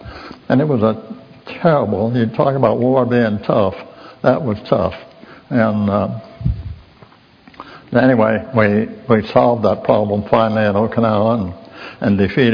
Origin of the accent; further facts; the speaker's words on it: Kansas City, Missouri, United States; I grew up in Kansas City